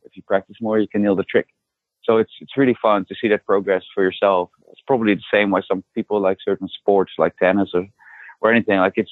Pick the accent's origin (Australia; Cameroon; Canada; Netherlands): Netherlands; English is a second language; now in United States; So my accent is from the Netherlands. I grew up in the Netherlands.